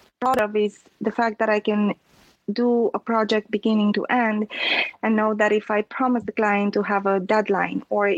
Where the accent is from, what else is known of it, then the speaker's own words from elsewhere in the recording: Transylvania, Romania; English is a second language; moved away as an adult; now in United States; I'm Romanian. I was born and raised in Transylvania. And I have a journalism degree from back home